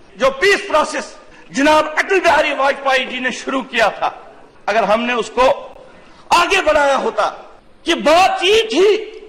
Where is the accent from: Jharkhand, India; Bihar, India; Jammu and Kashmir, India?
Jammu and Kashmir, India; मैं कश्मीर का हूँ, मैं वो कहूंगा, मैं अभी वहाँ कश्मीर से आया।